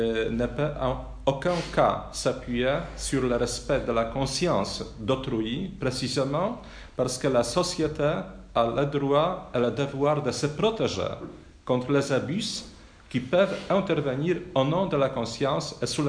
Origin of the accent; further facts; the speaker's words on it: Poland; French is a second language; Parce que chez nous, en Pologne, beaucoup ont dit